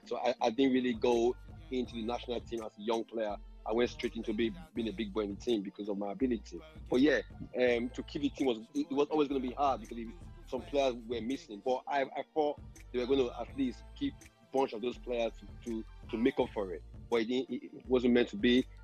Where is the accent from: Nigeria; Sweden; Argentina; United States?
Nigeria; now in United Kingdom; You know, I came from Nigeria. When I came, I've always started playing for the under-20s in Nigeria. So I came as an international.